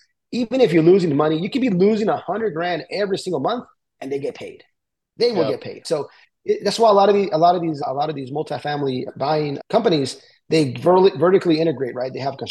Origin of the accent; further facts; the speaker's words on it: El Paso, Texas, United States; first language Spanish; English is a second language; I was born in the States, but my first language really was Spanish. And then I learned English in West Texas, El Paso.